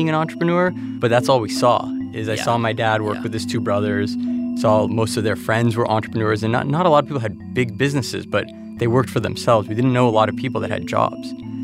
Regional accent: Los Angeles, California, United States; I grew up in Los Angeles.

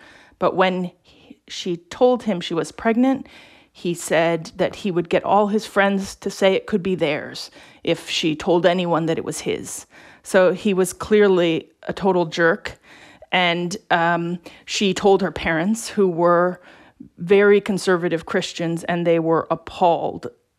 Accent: Maryland, United States; moved away as an adult; I grew up in Maryland. And when I went to college, I went to UC Berkeley in California.

